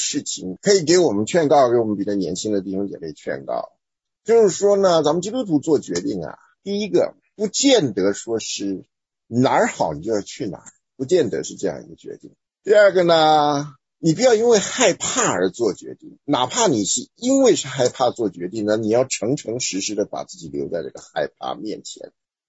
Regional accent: Taiwan; 尤其我们从台湾来的是很流行这样的说法。

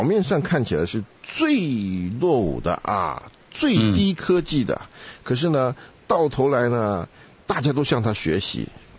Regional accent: China; 那个关键问题的解决之道呢，又在我们中国人身上

